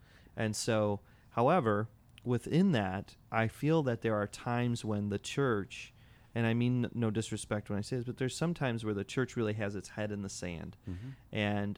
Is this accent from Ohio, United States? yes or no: yes; Cleveland, Ohio, United States; I say that being someone from another city, which has a lot of punchlines for jokes. I'm from Cleveland.